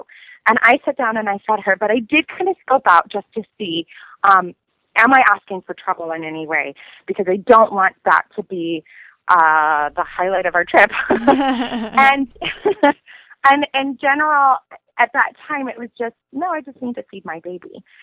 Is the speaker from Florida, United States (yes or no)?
yes; Florida, United States; He grew up in France, and I grew up in South Florida. And so we came from a very different perspective on everything.